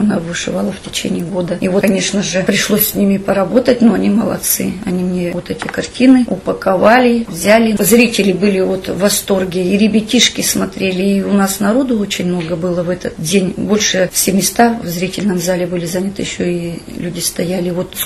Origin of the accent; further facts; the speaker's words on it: Kataysk, Kurgan Oblast, Russia; Я познакомила сама родом из Катайска.